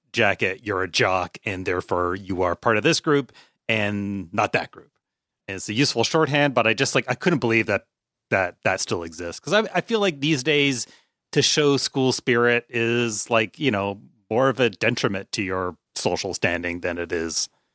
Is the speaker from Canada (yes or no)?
yes; Canada; now in United States; it is a question that's been haunting me for years as a Canadian living in America.